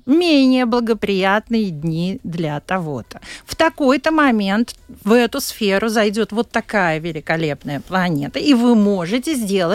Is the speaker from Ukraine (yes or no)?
no; Latvia; also born or lived in Kazakhstan; Но я родилась в Казахстане. Родители меня перевезли в Латвию, когда я была ребенком.